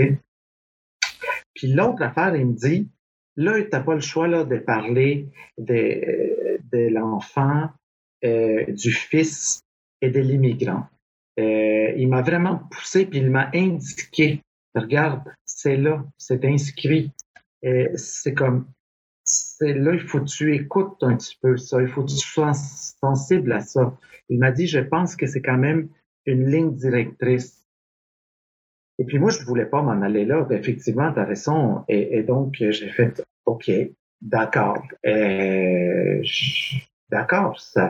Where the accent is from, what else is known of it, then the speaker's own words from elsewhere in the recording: Guatemala; also born or lived in Quebec, Canada; now in Montreal, Canada; je suis ni guatémaltèque, ni québécois. Je suis les deux, tu sais, les « et guatémaltèque et québécois. Et, puis maintenant, j'aime bien dire « je suis montréalais ».